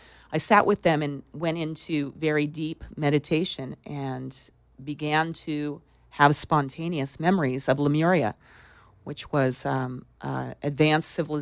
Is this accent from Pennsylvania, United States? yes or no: no; Denver, Colorado, United States; I loved nature and I grew up in Denver, Colorado.